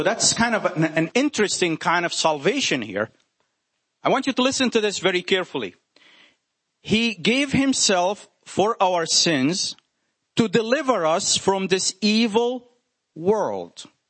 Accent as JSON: {"language": "English", "town": "Jerusalem", "region": "Jerusalem District", "country": "Israel", "second_language": "English", "said": "These guys, I come from Jerusalem and I got to tell you everything about the Old Testament."}